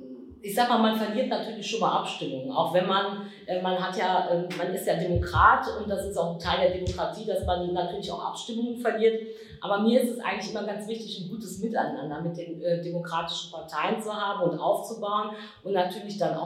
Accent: Kirchheim, Germany; Ich kann mal vielleicht einfach ein Beispiel aus meinem Heimatort in Kirchheim nennen.

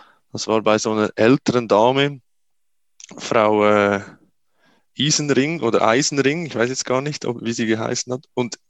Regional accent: Switzerland; also mein Götti heißt das bei uns in der Schweiz

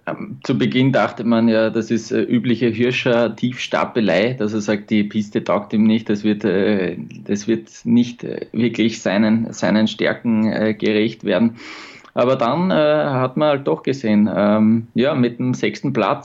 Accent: Austria; und das sage ich auch als Österreicher

